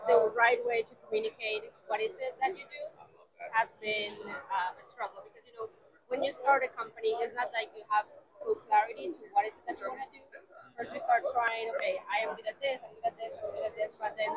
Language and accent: English; Colombia; English is a second language; I'm from Colombia.